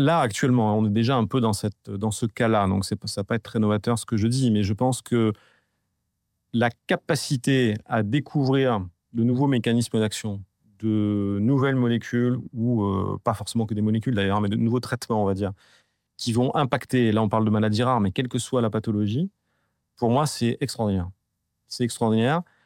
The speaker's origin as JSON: {"language": "French", "town": "Marseille", "region": "Provence-Alpes-Côte d'Azur", "country": "France", "tie": "born there", "said": "moi je suis né à Marseille, donc j'ai d'autant plus de chance"}